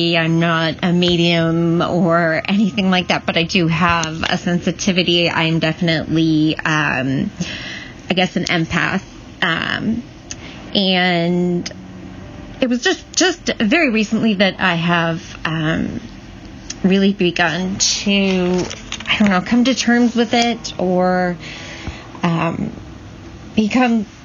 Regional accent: Midwest, United States; now in Twin Cities, United States

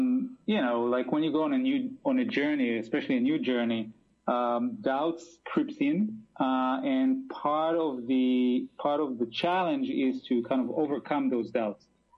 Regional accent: Israel; Well, I'm from Israel

